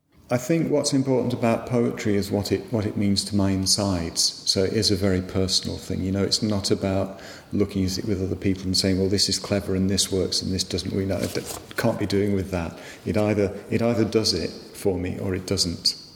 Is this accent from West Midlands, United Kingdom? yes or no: yes; West Midlands, United Kingdom; I grew up in the West Midlands, which is a long way from the sea